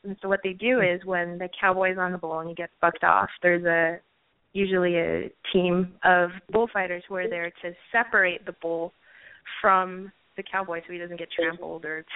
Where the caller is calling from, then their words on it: Sierra Madre, California, United States; I'm from Sierra Madre.